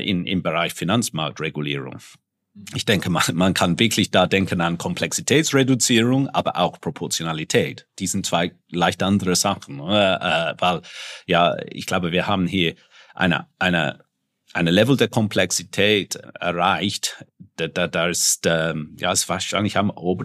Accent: United Kingdom; weil als Kind in Großbritannien hat man überhaupt keine Berührungspunkte mit deutschsprachiger Literatur

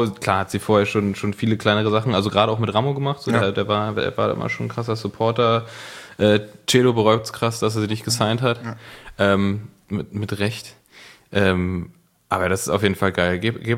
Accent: Berlin, Germany; also als Berliner immer voll lokal war

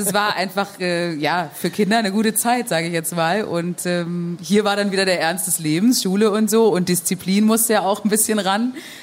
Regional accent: Berlin, Germany; Nee, ich bin in Lankwitz aufgewachsen.

